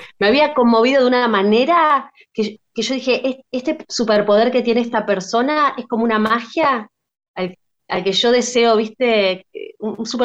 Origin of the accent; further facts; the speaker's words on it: La Plata, Buenos Aires Province, Argentina; yo soy de La Plata